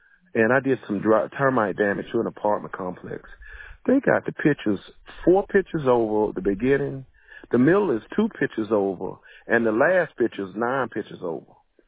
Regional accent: North Carolina, United States; I'm not a Bay Minette person. I've traveled and built businesses. I'm from North Carolina.

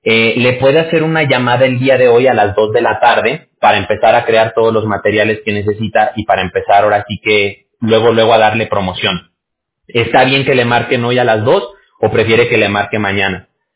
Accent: Aguascalientes, Mexico; Yo soy de Aguascalientes, no sé si ubique por allá, por Aguascalientes. La Feria de San Marcos, todo eso. De allá yo soy. De por allá somos.

